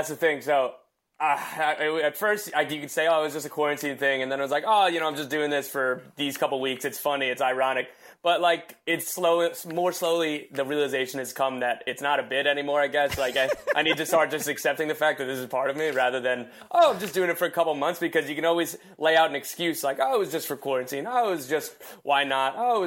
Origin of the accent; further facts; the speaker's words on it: Wall, New Jersey, United States; Yeah, man. Down the beach. I'm from Wall, the Belmar, Asbury area.